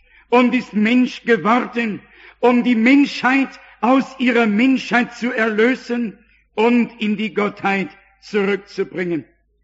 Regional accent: France; ich bin Franzose, ich bin Katholik und ich bin Atheist.

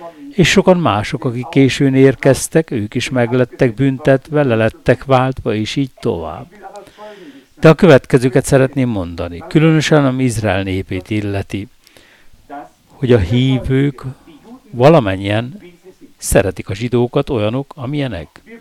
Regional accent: Germany; Hungarian is a second language; És egy angol professzor engem, mint németet okolt azzal, hogy elvesztették a nagy birodalmat, mert német vagyok, ugye?

